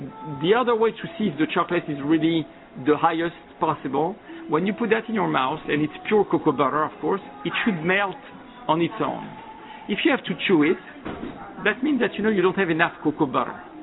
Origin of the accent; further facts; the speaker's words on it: Paris, Île-de-France, France; English is a second language; And I was raised in Paris